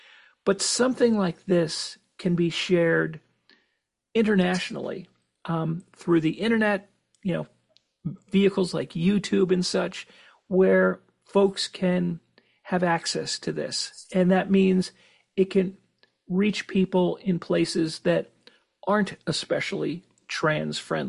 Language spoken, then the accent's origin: English; Cranford, New Jersey, United States; New Jersey, where I live, down in Asbury Park. It was shown at a film festival in my hometown of Cranford.